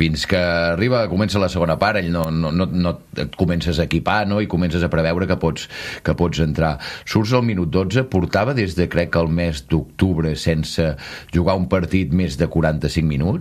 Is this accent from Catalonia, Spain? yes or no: yes; Girona, Catalonia, Spain; Oi, jo com a gironí mai ho veig tot, del tot clar